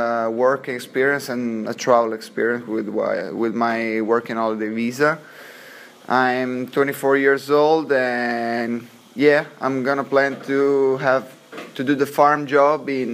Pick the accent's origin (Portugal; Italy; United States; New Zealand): Italy; moved away as an adult; now in Sydney, Australia; I am from Italy. I came to Sydney 2 months ago. I'm gonna stay here for at least 1 year